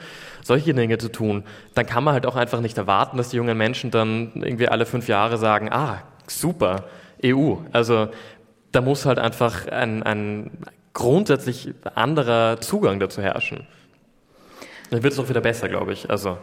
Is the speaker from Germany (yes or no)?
no; Austria; also bei uns in Österreich gibt es fünf Parlamentsparteien